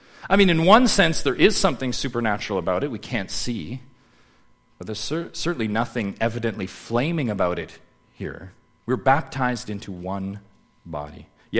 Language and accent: English; Canada; Imagine we're reading a history of Canada, and I'm a Canadian citizen.